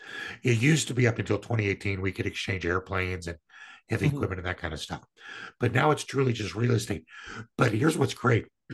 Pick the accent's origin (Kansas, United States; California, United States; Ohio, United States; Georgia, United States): Kansas, United States; she was from Minneapolis. I was from Kansas. We met in Denver.